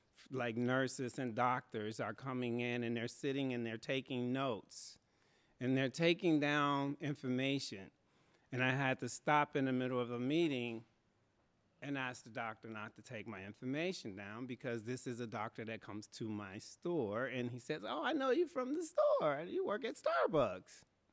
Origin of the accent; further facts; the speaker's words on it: Chicago, Illinois, United States; This is the Beacon Group, and I am from Chicago.